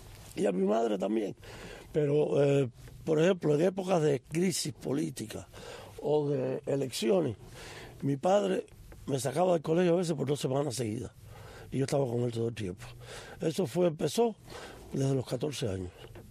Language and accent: Spanish; Los Arabos, Matanzas, Cuba; also born or lived in Havana; yo nací en La Habana, aunque yo soy guajiro de los Arabos, el pueblo más al este en la provincia de Matanzas por la carretera central.